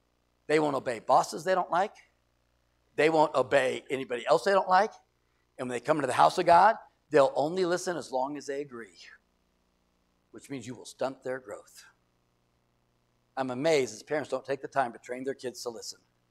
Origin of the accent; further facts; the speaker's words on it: San Diego, California, United States; I grew up in San Diego, California, and used to play racquetball.